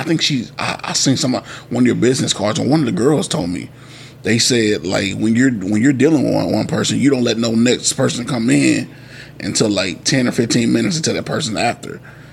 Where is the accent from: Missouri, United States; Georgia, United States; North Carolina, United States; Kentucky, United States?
Kentucky, United States; Radcliff; When I come to Bowling Green, Kentucky, I'm from Radcliffe.